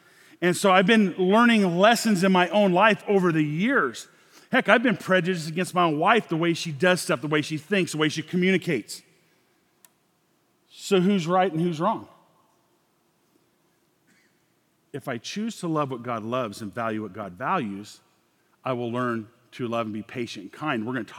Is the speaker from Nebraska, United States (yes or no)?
yes; Rushville, Nebraska, United States; I'm from Rushville, Nebraska. If you're a guy from Gordon, Nebraska, 13 miles to the east of us, you weren't allowed in town.